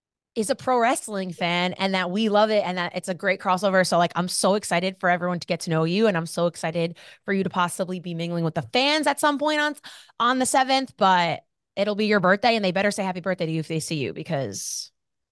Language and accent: English; New Jersey, United States; I'm from Jersey. We don't mess around.